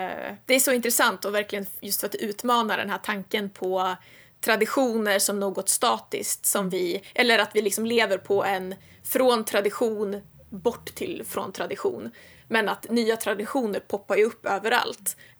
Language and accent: Swedish; Jämtland County, Sweden; jag kommer från Jämtland, och det är nära Norge, och just min församling som jag kommer ifrån har haft mycket influenser från Norge